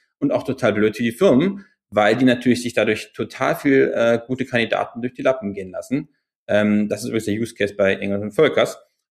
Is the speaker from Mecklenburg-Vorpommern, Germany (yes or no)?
no; Berlin, Germany; now in New York, United States; wohne aktuell in New York. Ich bin eigentlich aus Berlin.